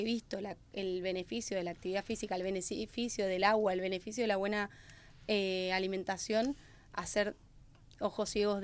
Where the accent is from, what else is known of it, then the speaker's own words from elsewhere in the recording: Argentina; moved away; yo noto mi acento, soy argentina, hace 5 años que vivo acá